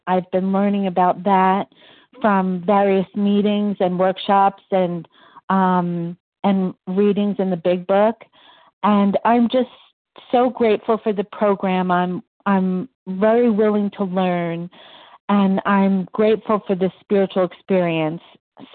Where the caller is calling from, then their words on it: New Jersey, United States; New Jersey.